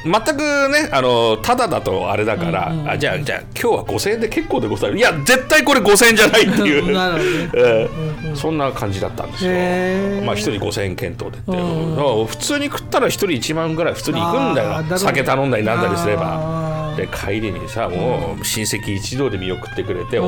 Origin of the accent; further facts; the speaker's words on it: Chiba, Japan; ね、同じ千葉県出身の落語家、